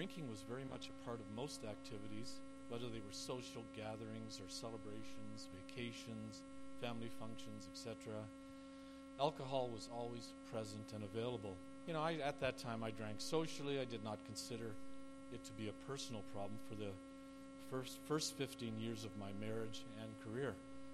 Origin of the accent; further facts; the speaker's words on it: Brampton, Ontario, Canada; born there; I was born in Brampton, Ontario, to the parents of World War II immigrants from Europe. I was raised in a good Christian home.